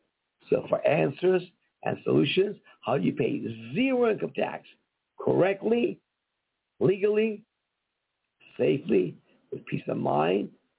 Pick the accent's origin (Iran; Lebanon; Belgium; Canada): Iran; now in United States; I'm from Iran. We had no freedoms there. Here you do.